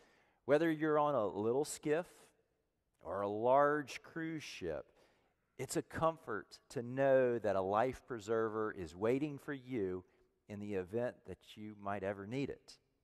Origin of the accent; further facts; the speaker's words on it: Virginia, United States; I was born and raised in the Tidewater area of Virginia, and around there you can't go very far without seeing a boat.